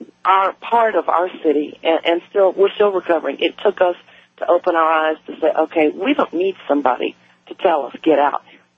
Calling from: Pensacola, Florida, United States; I'm in Pensacola, Florida, and you can hear it. We're 200 miles from New Orleans.

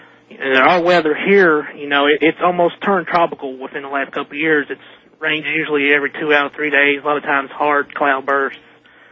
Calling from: Louisa, Kentucky, United States; I'm calling from Louisa, Kentucky, listening to you on 1100 AM out of Cleveland.

